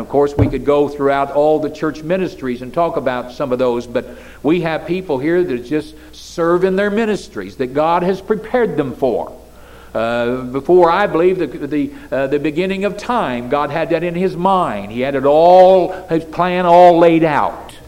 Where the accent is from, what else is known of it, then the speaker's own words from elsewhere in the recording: Fillmore, Indiana, United States; born there; But I was born in a house outside of Fillmore, Indiana, and I was literally born in the house.